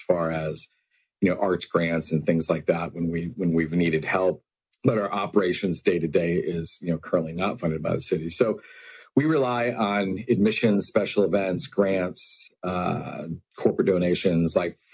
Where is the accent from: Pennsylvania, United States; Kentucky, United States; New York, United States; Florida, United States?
Florida, United States; St. Petersburg; You know, I grew up in St. Petersburg, and everybody growing up in St. Pete